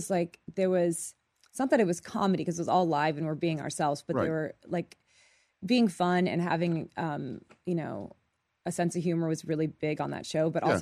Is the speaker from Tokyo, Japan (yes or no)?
yes; Tokyo, Japan; I grew up in Tokyo. I was in a military family.